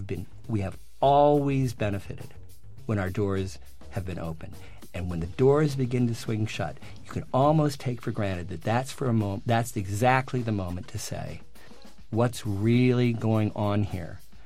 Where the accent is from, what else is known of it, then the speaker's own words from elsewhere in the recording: Ann Arbor, Michigan, United States; I grew up in Ann Arbor, Michigan, so everybody will know I'm a dyed-in-the-wool hippie and progressive.